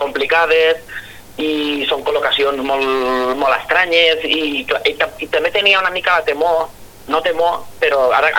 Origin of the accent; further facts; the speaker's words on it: Rossell, Valencian Community, Spain; jo sempre tenia al cap poder cantar en la banda del meu poble, en la banda que jo toco, o sigui, la banda d'aquí de Rossell